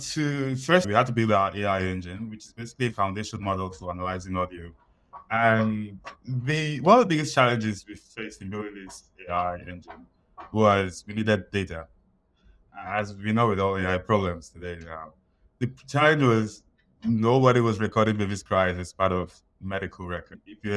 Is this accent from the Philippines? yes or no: no; Nigeria; now in Montreal, Canada; So I grew up in Nigeria. I spent a big part of my life there.